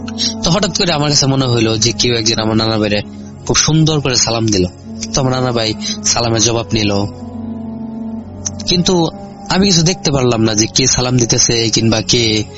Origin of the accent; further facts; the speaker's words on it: Hossainpur, Dhaka Division, Bangladesh; also born or lived in Gazipur; আমার গ্রামের বাড়ি কিশোরগঞ্জ জেলার হোসেনপুর থানা লাখটিয়া গ্রামে।